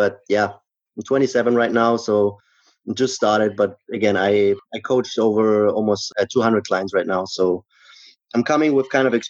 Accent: Germany; So I'm from Germany. And through these studies, I had the opportunity to go to Spain.

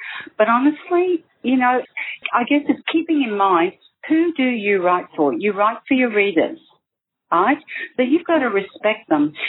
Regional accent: Australia; born there; I am Italian. I was born in Australia, but there's a cultural, I guess, connection there to Italy.

